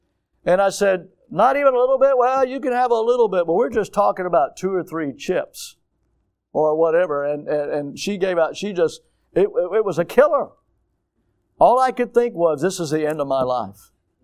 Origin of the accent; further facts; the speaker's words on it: Milton, United States; As a kid, we grew up here in Milton, and we had our potato chips delivered to our house.